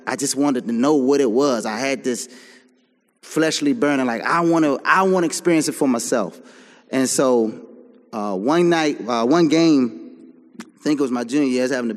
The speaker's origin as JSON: {"language": "English", "region": "Maryland", "country": "United States", "tie": "born or raised there", "said": "growing up in Prince George's County and the D.C. area and stuff, and just growing up in a Christian home."}